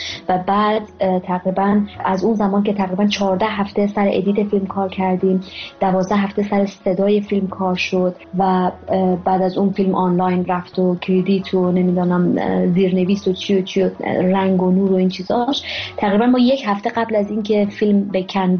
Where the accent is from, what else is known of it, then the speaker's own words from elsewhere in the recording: Afghanistan; امسال 15 سال شده که من افغانستان زندگی می‌کنم و یک شناخت بسیار خوبی دارم از افغانستان